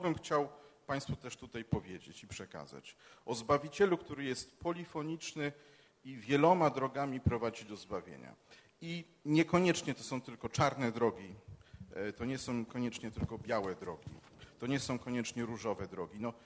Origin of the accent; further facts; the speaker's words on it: Rzeszów, Subcarpathian Voivodeship, Poland; Jedna moja mała ojczyzna to jest Rzeszów.